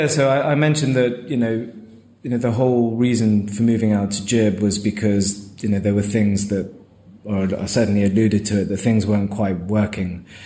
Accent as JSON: {"language": "English", "region": "London", "country": "United Kingdom", "tie": "born or raised there", "said": "even though I was born and bred in London, when I married Kirsten, my wife, you know, being a South Londoner that I still consider myself to be"}